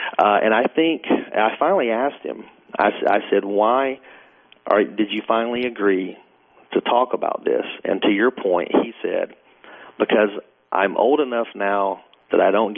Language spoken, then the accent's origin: English; Alabama, United States; now in Savannah, United States; And I said, well, I'm from Alabama, but I live in Savannah.